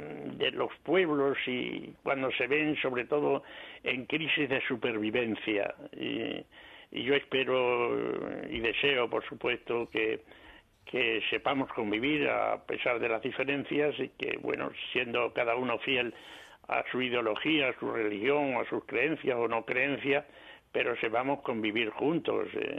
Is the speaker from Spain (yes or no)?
yes; Tornavacas, Extremadura, Spain; en nuestra Extremadura, en nuestra España, en nuestro mundo, incluso, y por supuesto en mi pueblo, Tornavaca